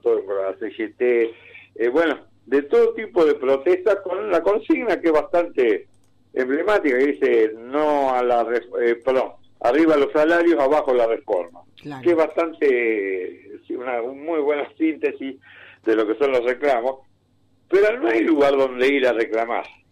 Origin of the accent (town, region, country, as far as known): Argentina